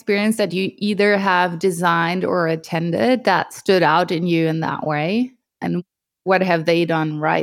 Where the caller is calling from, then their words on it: Germany; I'm calling you from Germany, you're in California.